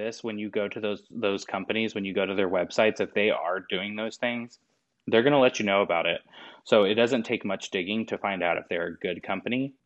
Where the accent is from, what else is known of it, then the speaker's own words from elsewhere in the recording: Texas, United States; so growing up in Texas in smaller communities